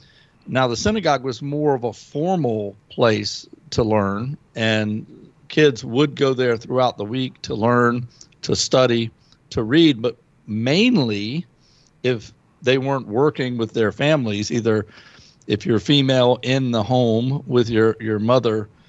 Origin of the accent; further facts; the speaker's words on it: South Carolina, United States; When I grew up in South Carolina, we had a community park, and it was called Woodhill Park.